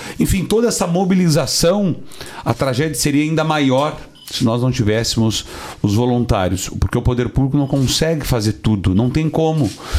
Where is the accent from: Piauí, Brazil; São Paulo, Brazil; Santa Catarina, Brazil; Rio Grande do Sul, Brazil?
Rio Grande do Sul, Brazil; eu quero fazer esse registro aqui como deputado federal, mas como gaúcho.